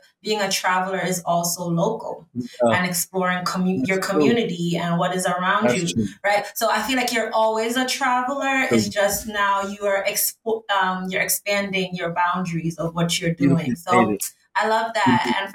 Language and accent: English; Jamaica; I'm from Jamaica.